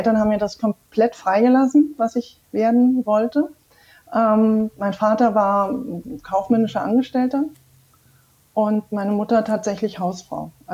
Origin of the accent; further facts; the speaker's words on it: Berlin, Germany; Ich bin aufgewachsen in Berlin, in West-Berlin. Sehr behütet und hatte eine wunderschöne Kindheit. Mit meinen Eltern und meiner Oma in einem Haus.